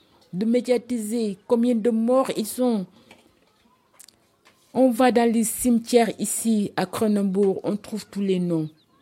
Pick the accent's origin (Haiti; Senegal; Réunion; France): Senegal; accent: African; Parfois, je prends ma robe africaine. Je vais au travail avec. Je dis au moins, Ça, je le garde avec moi. Mon accent africain aussi, je le garde avec moi.